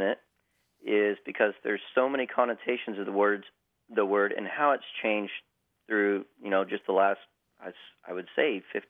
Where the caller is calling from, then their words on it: Flower Mound, Texas, United States; Flower Mound, Texas.